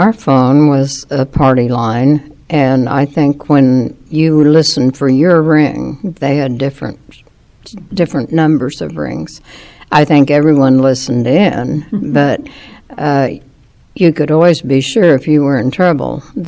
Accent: Langdon, Kansas, United States; also born or lived in Hutchinson; I'm 85 years old. I was born in Hutchinson, Kansas, but grew up in grade school in Langdon, Kansas, which was between Pratt and Hutchinson, Kansas.

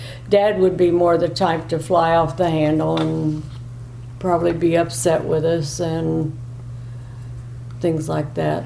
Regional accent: Waynesville, Missouri, United States; born there; I was born in Waynesville, Missouri.

